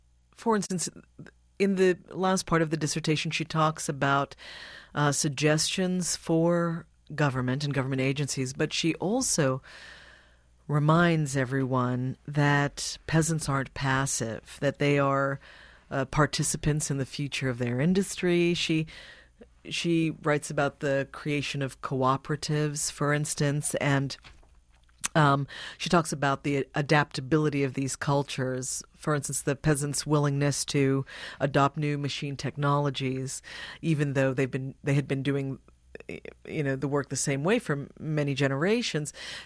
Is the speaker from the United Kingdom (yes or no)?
no; Hawaii, United States; So I feel like I grew up in Hawaii. We would spend months there, but we returned to live when I was 14 in 1984